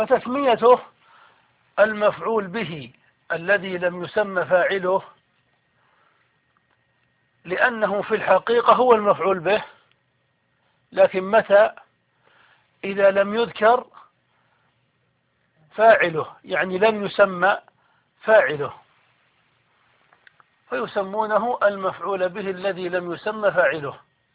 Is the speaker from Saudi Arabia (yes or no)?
yes; Saudi Arabia; نحن عندنا في السعودية نسميها العمدة